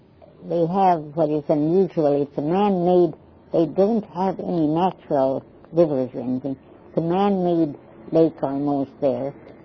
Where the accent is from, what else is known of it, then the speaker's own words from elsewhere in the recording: St. Louis, Missouri, United States; St. Louis, well, of course we come from St. Louis, but we lived in the ghetto in St. Louis, on Wash Street.